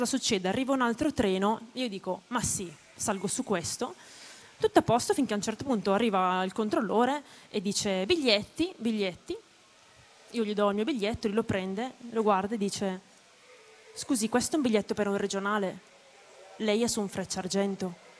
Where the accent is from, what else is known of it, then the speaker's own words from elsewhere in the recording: Venice, Veneto, Italy; vengo da Venezia, però come avrete intuito dal mio nome o anche solo dai miei occhi a mandorla, il mio vero paese d'origine è Brescia.